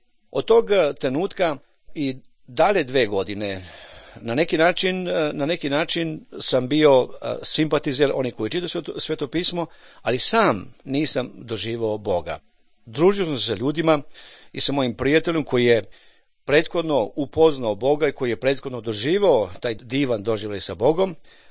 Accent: Serbia; now in Vrnjačka Banja, Serbia; dolazim iz Srbije, živim u Vrnjačkoj Banji

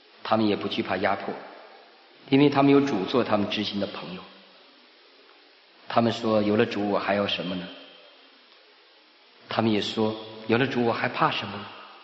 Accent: China; 我在美国读神学院，我今天去傅弟兄和这个徐弟兄家里去，我们都在读神学院，我们都是来自于中国大陆，

